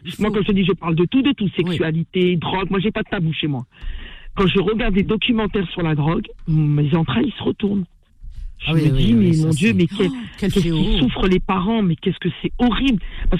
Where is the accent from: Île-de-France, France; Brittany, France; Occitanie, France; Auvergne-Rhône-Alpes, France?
Île-de-France, France; La Courneuve; J'ai grandi à la Courneuve, oui.